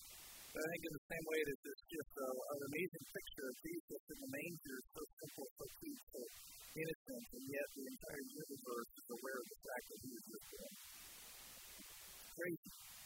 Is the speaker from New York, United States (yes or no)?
yes; New York, United States; as a kid growing up in Western New York and enjoying being outside, you would go outside and the snow would be falling